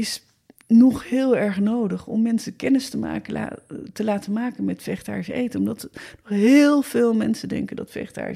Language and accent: Dutch; South Holland, Netherlands; ik kom uit het Westland en ik heb een andere Westlander aan het horen vertellen